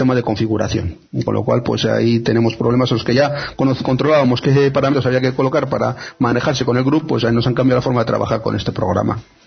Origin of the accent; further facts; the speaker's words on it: Toledo, Castilla-La Mancha, Spain; digo al mazapán, que soy toledano